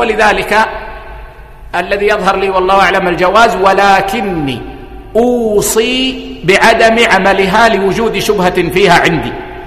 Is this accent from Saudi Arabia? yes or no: yes; Saudi Arabia; يعني عندنا في السعودية المبلغ لا يحسم من حساب العميل